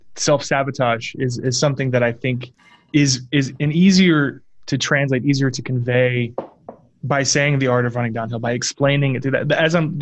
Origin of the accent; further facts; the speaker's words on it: Houston, Texas, United States; and I'm from Texas, I'm born and raised in Houston